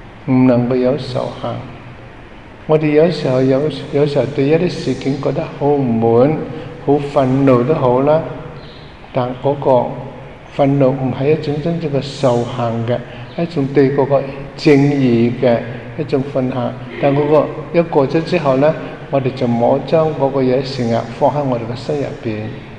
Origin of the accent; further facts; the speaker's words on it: Hong Kong; 我哋香港人嘅问题咧，都觉得好可惜啊！